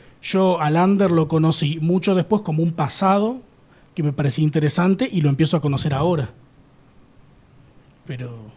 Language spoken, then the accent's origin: Spanish; Córdoba, Argentina; also born or lived in Villa Gesell; Pasé mi infancia en Córdoba, que es de donde soy, y mi adolescencia en Villa Gesell, para elegir lugares.